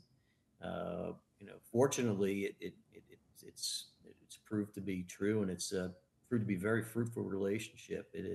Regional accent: New Hyde Park, New York, United States; Well, I was born and raised in New Hyde Park, New York, which is on Long Island, and went to college and med school down at Emory University in Atlanta.

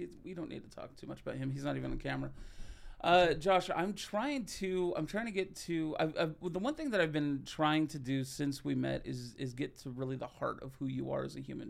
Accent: Canada; I'm from Canada.

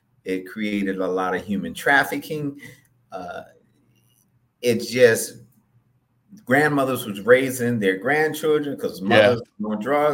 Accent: Oakland, California, United States; growing up in Oakland, you grow up in Oakland, you grow up anywhere.

